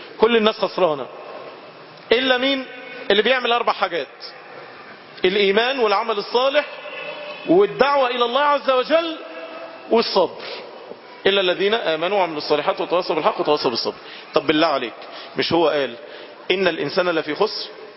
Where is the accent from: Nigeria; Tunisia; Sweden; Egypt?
Egypt; أنا مصري وأبويا مصري ودمي مش عارف مصري